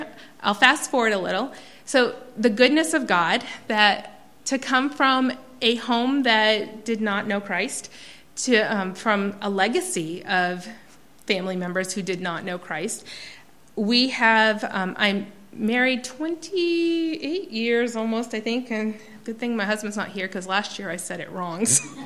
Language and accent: English; Maine, United States; So then 4 years ago, we moved to Northern Maine. We are from Midcoast, Maine originally, but 4 years ago we moved to Northern Maine